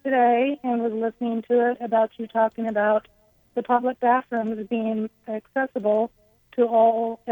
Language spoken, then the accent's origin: English; North Carolina, United States; I did send a thank you note to the governor because I'm from North Carolina. I live in North Carolina.